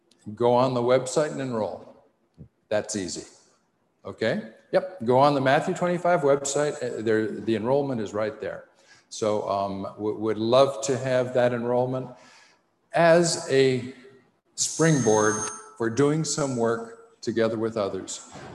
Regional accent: Western Canada, Canada; We grew up in Western Canada

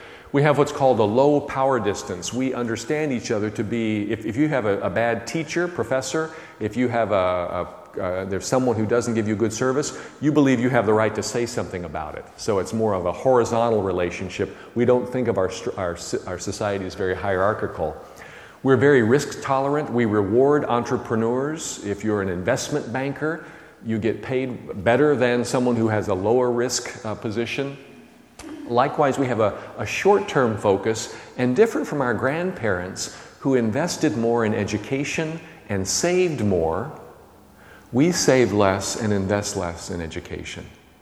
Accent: Texas, United States; I'm from Texas. And Southerners engage in what we call more indirect speech.

